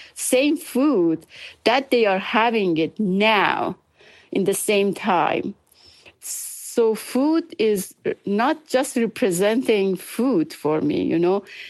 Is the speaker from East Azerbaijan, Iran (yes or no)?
yes; East Azerbaijan, Iran; English is a second language; because we are from Azerbaijan, Iran.